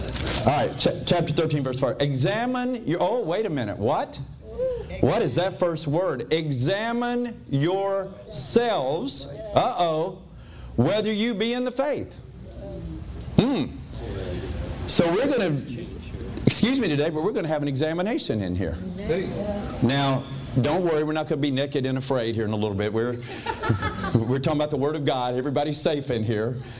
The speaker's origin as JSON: {"language": "English", "region": "Tennessee", "country": "United States", "said": "So now see, I'm from the South, but now see there, I don't talk that slow, y'all. I'm down there in Tennessee, but I don't talk like that."}